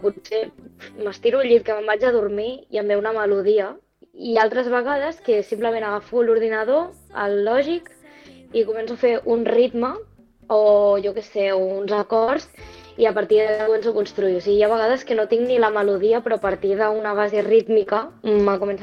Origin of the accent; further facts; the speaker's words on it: Tarragona, Catalonia, Spain; Doncs jo vinc de Tarragona i des de molt petit he estudiat...